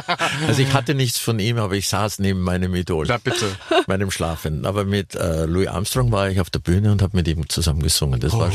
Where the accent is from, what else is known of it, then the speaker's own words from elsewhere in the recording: Austria; Ich bin in Österreich aufgewachsen.